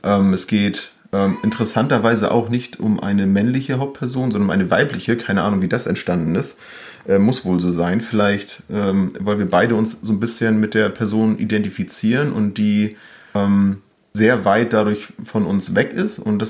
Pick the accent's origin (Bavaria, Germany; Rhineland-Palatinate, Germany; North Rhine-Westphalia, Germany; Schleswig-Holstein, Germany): Schleswig-Holstein, Germany; Bad Segeberg; ich bin 38, tatsächlich schon. Und wir kommen beide aus Segeberg. Wir sind fast Nachbarn.